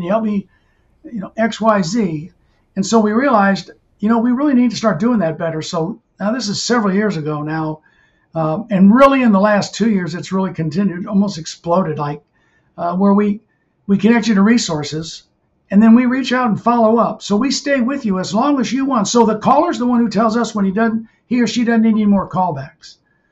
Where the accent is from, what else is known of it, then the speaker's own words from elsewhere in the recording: St. Louis, Missouri, United States; now in New Jersey, United States; I live in New Jersey. I never thought. I'm from St. Louis.